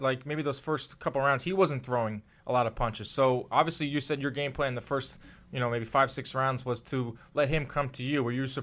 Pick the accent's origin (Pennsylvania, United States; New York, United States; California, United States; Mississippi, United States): New York, United States; Brooklyn; And I'm from Brooklyn, so I know, you know, the kind of the heartbeat of the crowd